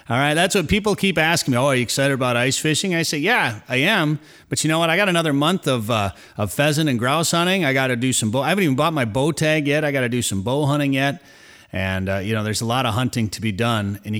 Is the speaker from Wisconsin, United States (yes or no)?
no; Minnesota, United States; And it just seems so out of place growing up in Minnesota.